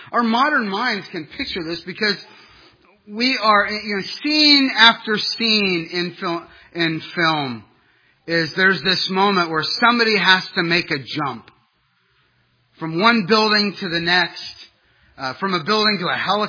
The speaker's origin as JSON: {"language": "English", "region": "Ohio", "country": "United States", "tie": "born or raised there", "said": "Growing up in Ohio, we were enamored with the legend of Cornelius Darnell"}